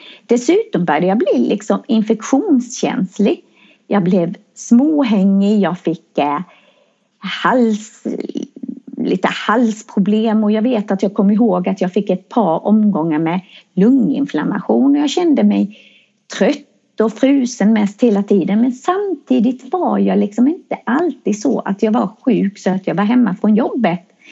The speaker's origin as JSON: {"language": "Swedish", "town": "Växjö", "region": "Kronoberg County", "country": "Sweden", "said": "och jag kommer från Växjö. Jag är en kvinna som fyller 50 år här i augusti."}